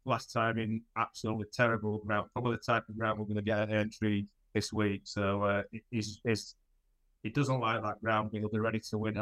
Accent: Leeds, Yorkshire and the Humber, United Kingdom; from Leeds, so that's nice and easy to remember, over here in Yorkshire.

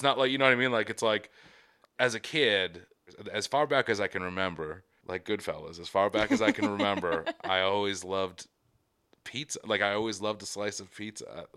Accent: Boston, Massachusetts, United States; accent: Boston; My Boston accent came up.

